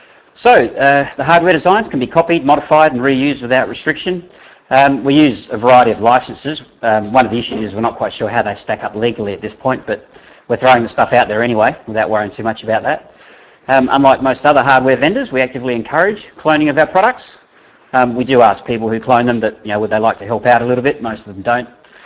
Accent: Adelaide, South Australia, Australia; I'm from Adelaide, South Australia.

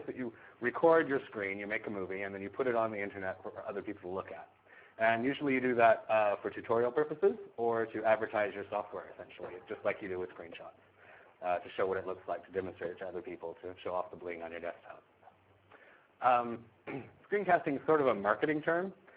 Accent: Vancouver, British Columbia, Canada; I'm here from Vancouver, Canada, so thank you, everyone, for inviting me.

